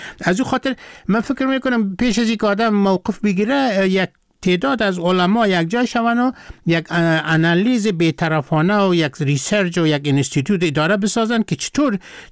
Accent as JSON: {"language": "Persian", "country": "Afghanistan", "said": "من از افغانستان هستم"}